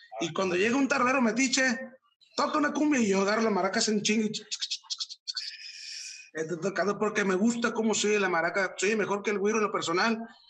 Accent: Isla de la Piedra, Sinaloa, Mexico; Pero yo soy de la Isla de la Piedra y aquí tengo mi propia playa en la isla.

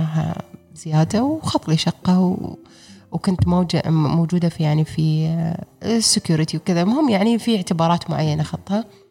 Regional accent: United Arab Emirates; اسم مني أنا إماراتية أو اسم مني أنا مسلمة أو عربية

